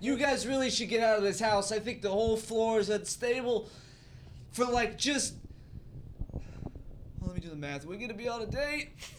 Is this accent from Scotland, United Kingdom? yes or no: yes; Scotland, United Kingdom; I'm Scottish, but that was pretty.